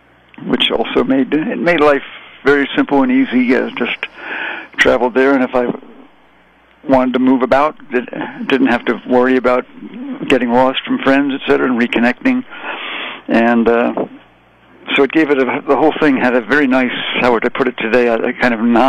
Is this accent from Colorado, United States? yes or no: no; New York, United States; also born or lived in Richmond, Virginia; Originally from New York. At the time of Woodstock, my family lived in Richmond, Virginia